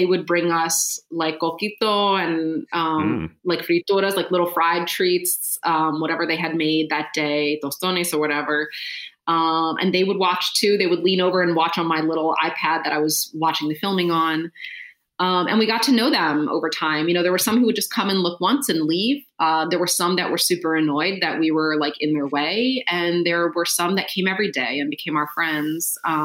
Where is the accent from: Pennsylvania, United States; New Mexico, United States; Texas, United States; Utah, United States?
Pennsylvania, United States; Philadelphia; I'm from Philadelphia. I'm not from New York